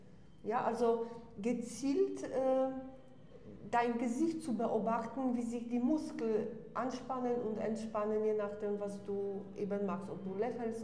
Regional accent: Poland; German is a second language; moved away; Ich komme aus Polen und eben meine Kindheit habe ich in Polen verbracht.

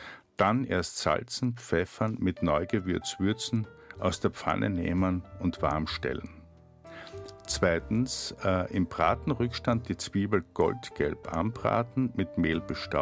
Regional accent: Styria, Austria; Ich bevorzuge im Sommer eher Weißwein, einen aus meiner Heimat, aus der Steiermark.

